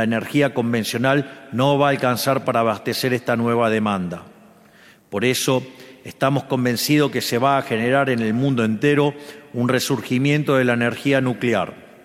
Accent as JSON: {"language": "Spanish", "country": "Argentina", "said": "como argentinos y como occidentales orgullosos del legado de nuestros antepasados"}